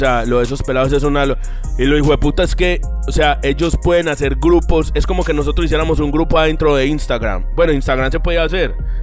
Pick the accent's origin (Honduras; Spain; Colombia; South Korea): Colombia; Pues digo colombianos, nosotros somos colombianos.